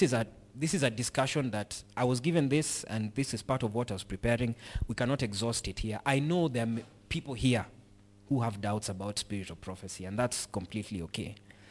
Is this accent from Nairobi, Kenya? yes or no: no; Homa Bay, Homa Bay County, Kenya; I have a hard time speaking in Kiswahili because I come from Homa Bay.